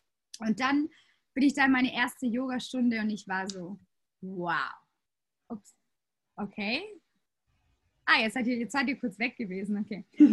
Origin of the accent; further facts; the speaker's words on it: Dornbirn, Vorarlberg, Austria; moved away as an adult; now in Munich, Germany; ich komme aus Vorarlberg, aus Dornbirn.